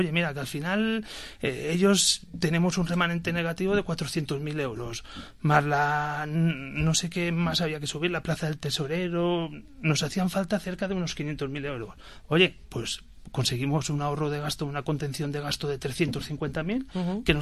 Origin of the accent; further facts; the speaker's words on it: Borriol, Valencian Community, Spain; Sí, soy de Borriol.